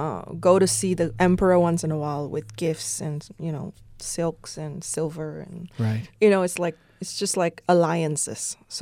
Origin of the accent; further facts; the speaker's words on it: Malaysia; first language Chinese; English is a second language; Actually, it's my mother tongue. I grew up in Malaysia.